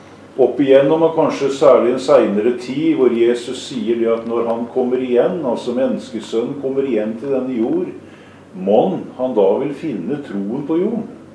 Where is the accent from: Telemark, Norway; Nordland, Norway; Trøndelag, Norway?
Telemark, Norway; Kragerø; Borti Kragerø, der jeg kommer ifra, så var jeg en del med